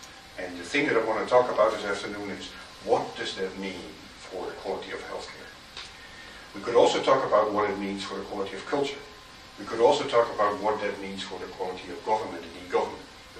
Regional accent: Netherlands; The reason that I can do that is because I'm from Holland.

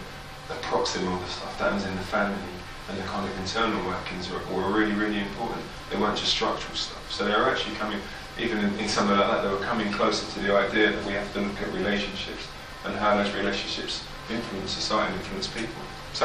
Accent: London, United Kingdom; I'm standing here, I'm from London

